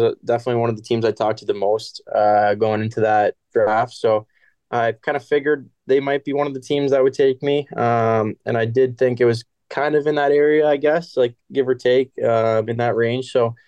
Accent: Canada; As a Canadian kid, everyone grew up skating on the backyard rink or pond.

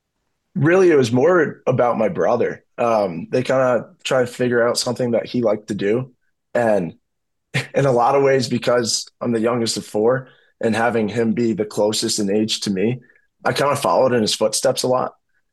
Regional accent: Chicago, Illinois, United States; I'm from Chicago. I'm a diehard Bears fan.

